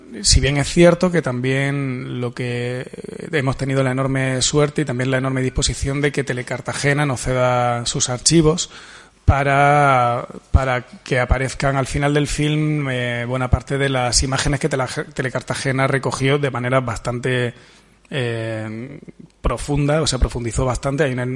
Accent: Region of Murcia, Spain; yo como murciano, cuyos abuelos vivían en Cartagena

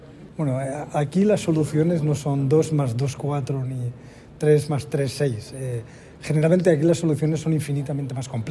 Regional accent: Valencian Community, Spain; now in Madrid, Spain; soy valenciano. Ya le digo que, en fin, que vivo... Bueno, nací, más bien vivo en Madrid, pero esto, soy hijo de agricultores

